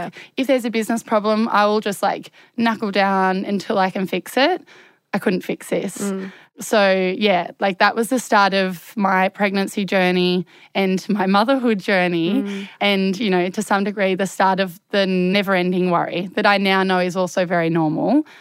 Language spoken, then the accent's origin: English; Hobart, Tasmania, Australia; I'm from Hobart.